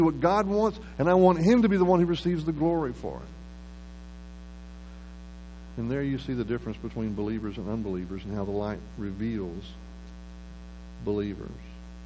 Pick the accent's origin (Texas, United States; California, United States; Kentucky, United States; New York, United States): Texas, United States; I've been born and raised in Texas my whole life and seldom ever come across a spring like that.